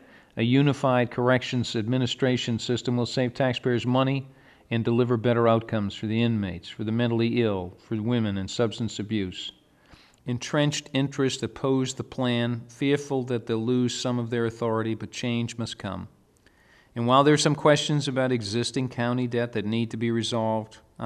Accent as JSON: {"language": "English", "town": "Bangor", "region": "Maine", "country": "United States", "tie": "born or raised there", "said": "When I was a state senator representing my hometown of Bangor"}